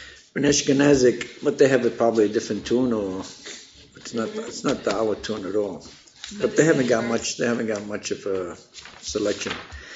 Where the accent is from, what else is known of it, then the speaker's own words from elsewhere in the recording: New York City, New York, United States; born there; I was born in New York City. I was born on the east side.